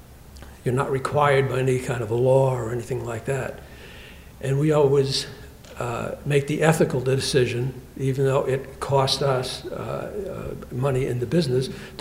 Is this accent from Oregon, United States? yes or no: no; Canterbury, New Hampshire, United States; from Canterbury, and that's … My family has operated a business in New Hampshire for 37 years.